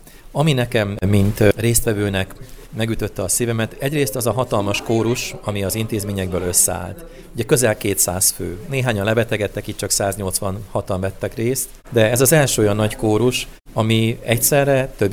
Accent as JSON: {"language": "Hungarian", "region": "Zakarpattia Oblast", "country": "Ukraine", "said": "én Kárpátaljáról származom"}